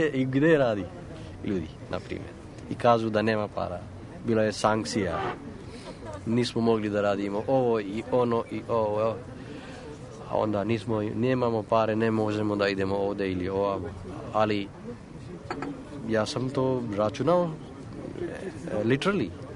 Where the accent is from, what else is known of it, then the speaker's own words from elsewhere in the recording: India; Serbian is a second language; now in Serbia; pitaju, o, odakle si ti? To je prva, i onda kažem iz Indije